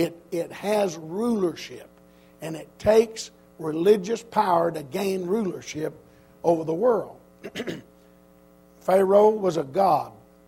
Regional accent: Oklahoma, United States; also born or lived in Texas; I grew up in Oklahoma and Texas, and that's part of the Bible Belt of the United States.

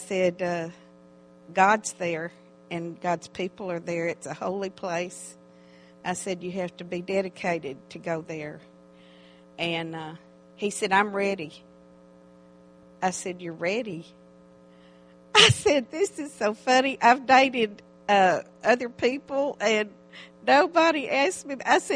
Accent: Colorado, United States; also born or lived in Texas; and I'm from Texas originally. And I thought... Well, I love the cowboy look because I was raised on a ranch in Colorado.

